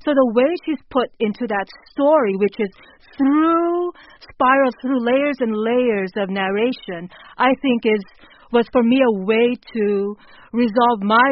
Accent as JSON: {"language": "English", "country": "Philippines", "said": "myself, as a Filipino, I recognize the colonizer in me. You know, I speak English. I mean, I grew up learning in English."}